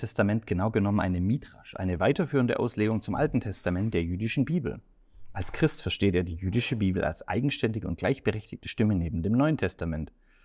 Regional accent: Baden-Württemberg, Germany; accent: Swabian; Ich gehe auch sofort immer in meinen Dialekt rein, dass ich quasi sofort als Schwabe in Schwaben erkannt werde

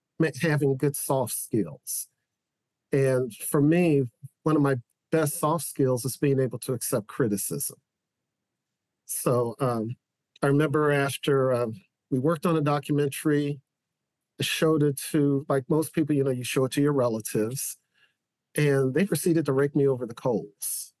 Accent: St. Louis, Missouri, United States; Again, he's from my hometown of St. Louis.

